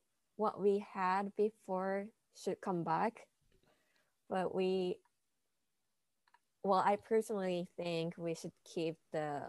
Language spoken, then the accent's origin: English; Japan; Like I'm from Japan and my mom is in Japan.